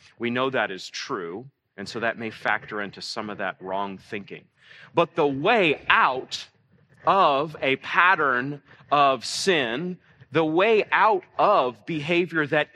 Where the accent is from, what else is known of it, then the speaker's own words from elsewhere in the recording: Maine, United States; I grew up in Baptist youth camp, so that's not a dig. In coastal Maine, it was a small Baptist youth camp, but it shaped me.